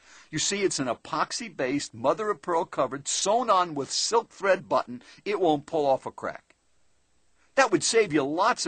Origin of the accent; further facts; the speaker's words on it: Scottsdale, Arizona, United States; I'm from Scottsdale, Arizona. I can't find them there.